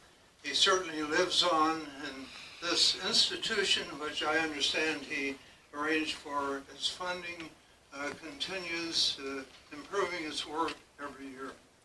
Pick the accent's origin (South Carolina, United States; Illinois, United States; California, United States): Illinois, United States; I'm from Mid-America, specifically the heartland of the land of Lincoln in Illinois. It's far from the oceans, it's far from Eastern or Western influence. It is, I think, typically Mid-America. And I was reared in that atmosphere